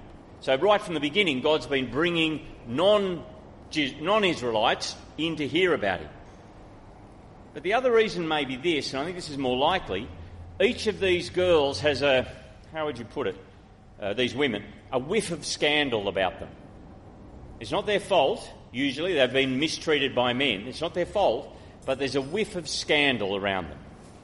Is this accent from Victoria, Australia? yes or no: no; Grafton, New South Wales, Australia; Now, I grew up in Grafton, up on the north coast